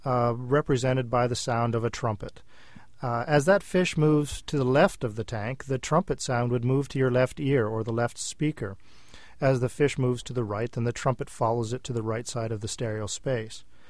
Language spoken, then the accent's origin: English; Canada; now in Georgia, United States; I'm a Canadian boy down here in Georgia.